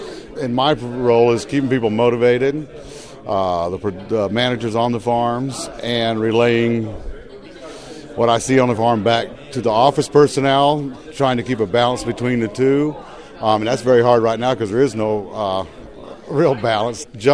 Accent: Washington, North Carolina, United States; I'm from Washington, North Carolina.

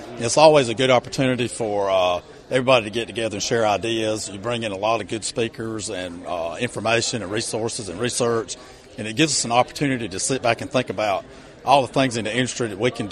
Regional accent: Clinton, North Carolina, United States; Well, I'm from Clinton, North Carolina, and I have a contract farm with Prestige Farms

